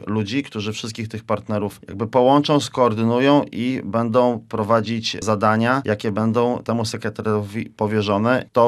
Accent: Gdańsk, Pomeranian Voivodeship, Poland; ja jestem bardzo szczęśliwy jako gdańszczanin

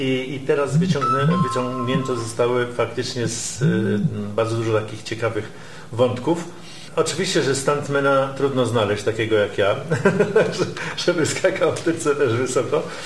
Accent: Gdynia, Pomeranian Voivodeship, Poland; also born or lived in Šalčininkai, Lithuania; ja jestem z Gdyni. Powiedzmy, ja się tutaj nie urodziłem. Ja się urodziłem pod Wilnem w Solecznikach. Repatrianci przyjechaliśmy, ale przyjechaliśmy do Gdyni i tutaj mieszkaliśmy. Także od małego, czyli przedszkole, szkoły, podstawowa, średnia.

